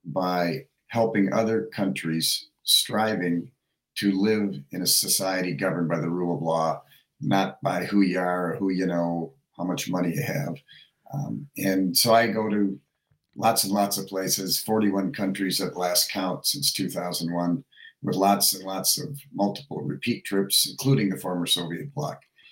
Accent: Rice Lake, Wisconsin, United States; now in Madison, United States; I'm from up north, so I'm originally from Rice Lake and Hayward area. But I spent 38 years as a federal prosecutor here in Madison.

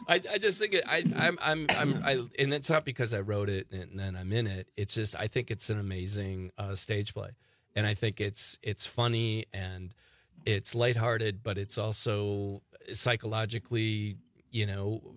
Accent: Waupaca, Wisconsin, United States; I'm from Waupaca, about 15 minutes from Plainfield.

